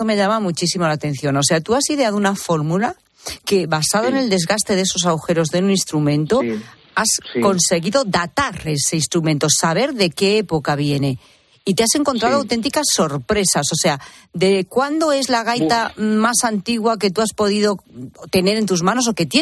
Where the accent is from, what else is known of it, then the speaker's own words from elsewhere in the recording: Aliste, Castile and León, Spain; en buena parte del noroeste de Zamora, por ejemplo, en mi tierra, en Aliste